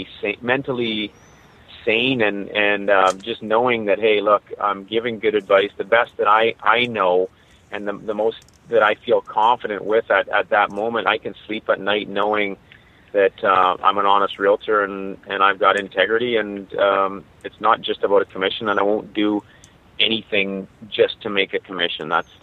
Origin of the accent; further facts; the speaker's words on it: Canada; and I grew up here in Canada, and I don't speak Farsi or anything